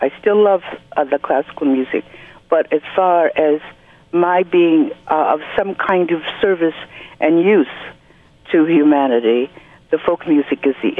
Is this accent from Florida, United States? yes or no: no; Los Angeles, California, United States; My sister and I grew up in Los Angeles, and they didn't have any signs, but we knew where we shouldn't go.